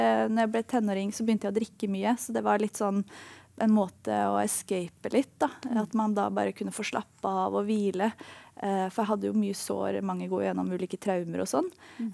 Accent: Tønsberg, Vestfold, Norway; moved away as an adult; jeg flyttet til New York etter videregående. Jeg er fra Tønsberg opprinnelig.

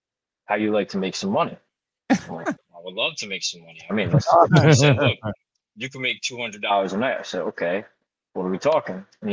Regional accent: Ireland; I'm Irish. I didn't grow up with music like that.

